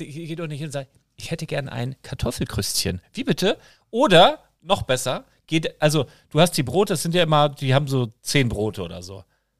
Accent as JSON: {"language": "German", "town": "Handorf", "country": "Germany", "tie": "born or raised there", "said": "ich bin ja in Handorf aufgewachsen von 5 bis 16, 17 so"}